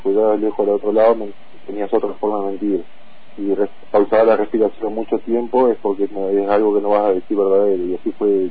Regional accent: Neuquén, Argentina; Sí, de Neuquén Capital, somos todos.

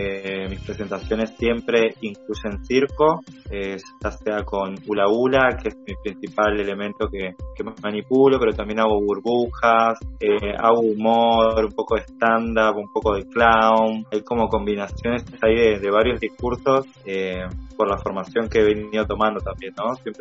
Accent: Neuquén, Argentina; del territorio de puelmapu, en Neuquén.

